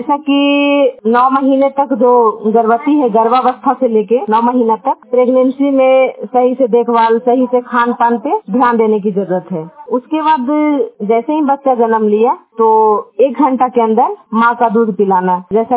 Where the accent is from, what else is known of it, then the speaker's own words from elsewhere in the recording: Bihar, India; और मैं डिस्ट्रिक्ट नवादा से बिलोंग करती हूँ